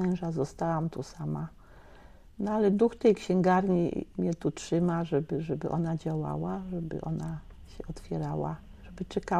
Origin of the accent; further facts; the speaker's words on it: Bielawa, Lower Silesian Voivodeship, Poland; born there; also born or lived in Lubliniec; Ja się urodziłam na Dolnym Śląsku, w Bielawie koło Dzierżoniowa. Liceum robiłam w Lublińcu koło Częstochowy, bo tam zamieszkaliśmy.